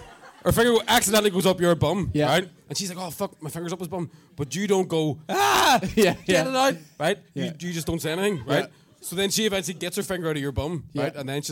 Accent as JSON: {"language": "English", "town": "Lurgan", "region": "Northern Ireland", "country": "United Kingdom", "said": "I'm from Lurgan, like, it's not like a fucking... I don't bale hay."}